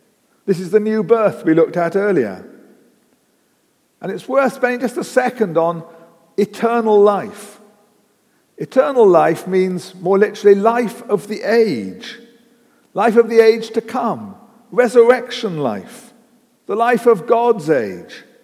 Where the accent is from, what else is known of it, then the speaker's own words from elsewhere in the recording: Bristol, South West England, United Kingdom; born there; I was born in Bristol, and about 4 miles from our house outside Bristol was this cleft in the rock called the Rock of Ages.